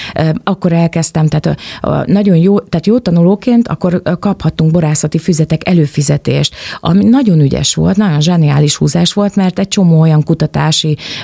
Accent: Bácsalmás, Bács-Kiskun, Hungary; én egy bácsalmáson születtem, egy bácskai, akkor még község volt, és mi horvát felmenőkkel rendelkezünk anyai ágon

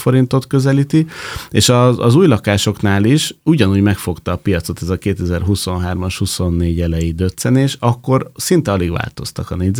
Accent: Budapest, Hungary; Én a 14. kerületben nőttem föl, és ott az a környék is, ahol én felnőttem, mondhatni, hogy egy ilyen kertvárosi nyugodt résznek volt mondható

